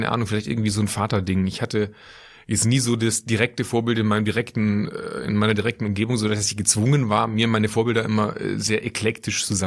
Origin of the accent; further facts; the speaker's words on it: Schwäbisch Hall, Baden-Württemberg, Germany; also born or lived in Aachen; now in Cologne, Germany; Geboren in Aachen aufgewachsen, im Wesentlichen in Schwäbisch Hall, sozialisierter Schwabe, seit vielen Jahren aber mit vollem Enthusiasmus eingebürgerter Kölner.